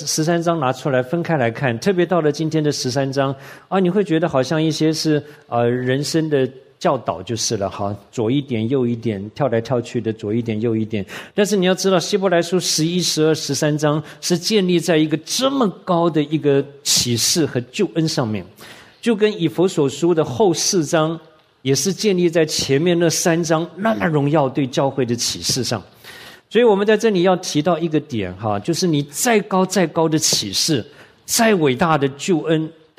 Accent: Taiwan; 我小的时候在台湾我们家没有电视

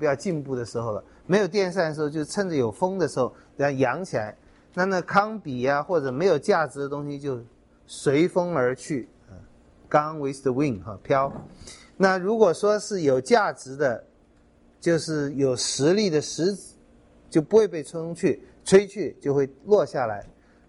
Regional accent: Taiwan; 可能我们小时候在台湾收割稻谷的时候也会看到

